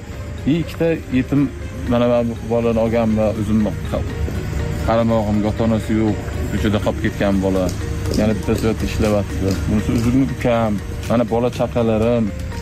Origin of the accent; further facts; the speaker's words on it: Chust, Namangan Region, Uzbekistan; born there; moved away; Men Namangan viloyat Chust tumanida tug'ilganman o'zim. 2019 yildan shu Qashqadaryo viloyatiga kelib, tadbirkorlik bilan shug'ullanaman, dehqonchilik tadbirkorlik bilan.